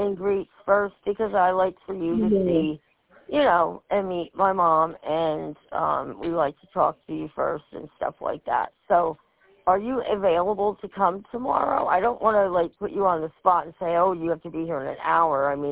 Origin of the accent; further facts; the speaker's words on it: Whitehall, Pennsylvania, United States; also born or lived in Cementon; Oh, yeah. So I grew up over in Whitehall. Actually, I lived in Cementon, and that's right across the bridge to North Hampton.